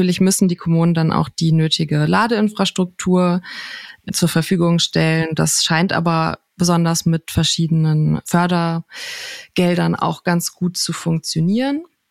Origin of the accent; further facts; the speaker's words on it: Berlin, Germany; Ich werde die ganze Zeit geoutet, erst als Berlinerin